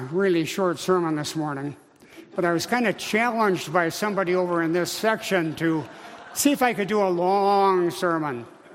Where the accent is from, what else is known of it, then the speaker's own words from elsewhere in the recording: Minnesota, United States; growing up in Minnesota, first northern Minnesota and then southern Minnesota, you might think that I would be a fan of lakes and rivers and streams